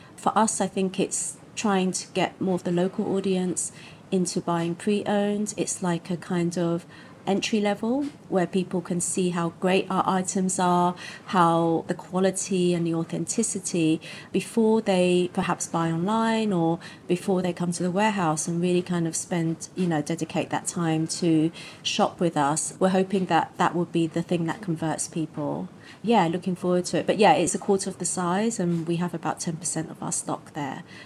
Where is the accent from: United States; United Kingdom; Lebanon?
United Kingdom; London; now in Hong Kong; I come from London